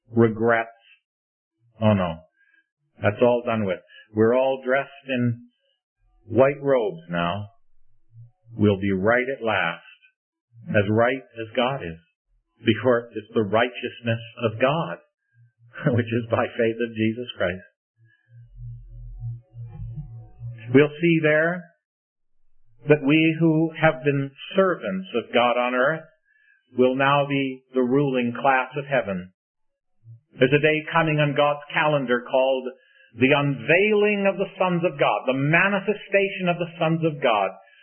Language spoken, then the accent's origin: English; Sri Lanka; I'm from Sri Lanka